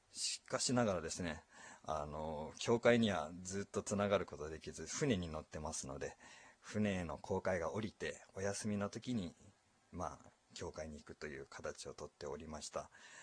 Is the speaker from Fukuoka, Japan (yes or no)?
no; Kagoshima, Japan; 鹿児島県生まれ、鹿児島県育ち、そして、幼稚園に通うことになります。